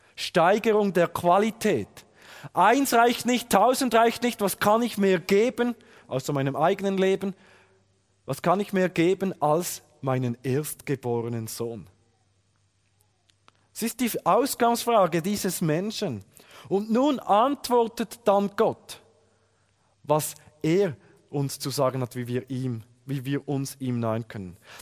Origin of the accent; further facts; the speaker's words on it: Fribourg, Switzerland; Aufgewachsen bin ich im Kanton Freiburg. Meine Verwandtschaft ist aus dem Kanton Thurgau. Es gibt einen wunderbaren Dialektgemisch und deshalb spreche ich Hochdeutsch.